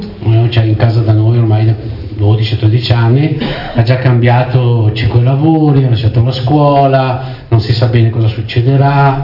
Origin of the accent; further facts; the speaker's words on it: Brazil; Boh, vengo dal Brasile, ci sarebbe proprio poco da sperare.